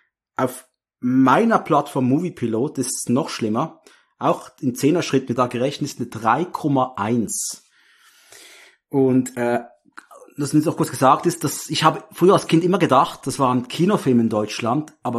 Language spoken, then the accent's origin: German; Muttenz, Basel-Landschaft, Switzerland; ich hatte den an, war unterwegs in meiner Heimatstadt Muttenz